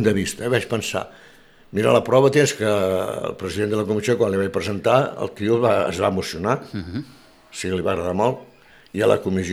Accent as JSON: {"language": "Catalan", "town": "Barcelona", "region": "Catalonia", "country": "Spain", "lives_now": "Sitges, Spain", "said": "Som barceloní, però tinc un 80% de la meva vida vivint a Sitges."}